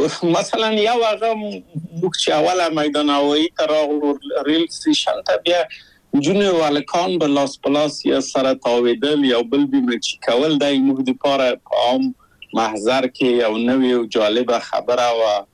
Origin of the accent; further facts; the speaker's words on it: Kabul, Afghanistan; زه له کابل په یو دولتي بورس چکسلواکیا ته راغلم.